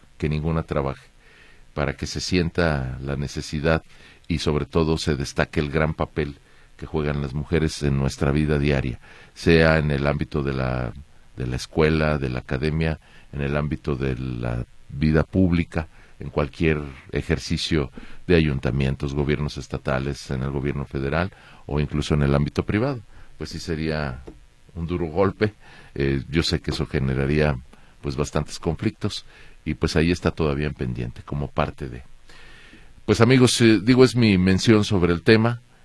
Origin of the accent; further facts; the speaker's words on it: Mexico; Para poder obtener un pasaporte, como ciudadanos mexicanos, nos exigen la credencial del INE.